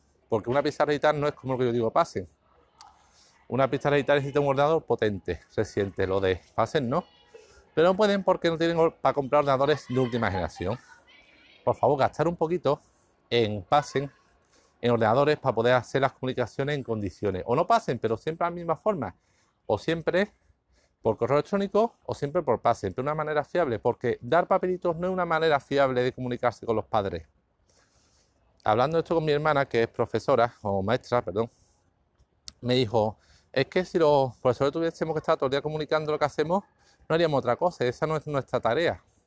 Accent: Seville, Andalusia, Spain; O igual no soy de España, Andalucía, Sevilla, España

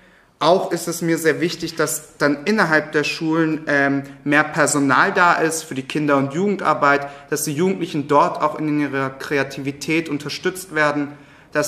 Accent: Nuremberg, Bavaria, Germany; ich bin selber ja in der Südstadt geboren, in Lichtenhof, bin dann aufgewachsen in Gebitzenhof-Steinbüll teilweise und auch eben in Lichtenhof und habe mich auch in Hummelstein aufgehalten, also ich kenne mich in der Südstadt ganz gut aus

